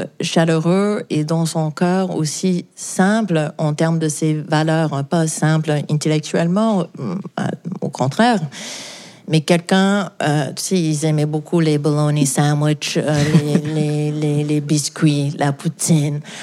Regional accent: New York, United States; French is a second language; Et j'ai grandi à New York

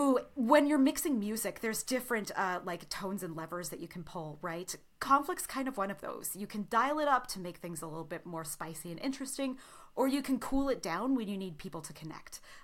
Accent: Pasco, Washington, United States; Maybe my dad, like maybe growing up in Pasco

